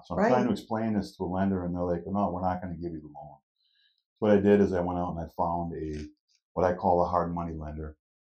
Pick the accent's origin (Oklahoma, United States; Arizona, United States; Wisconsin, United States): Wisconsin, United States; Hales Corners; I went to Whitnall High School in Greenfield. I grew up in Hills Corners.